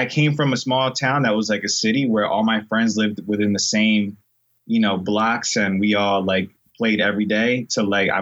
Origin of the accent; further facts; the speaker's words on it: Puerto Rico; born there; So I was born in Puerto Rico. I'm half Puerto Rican and half Dominican. I'm 28 now.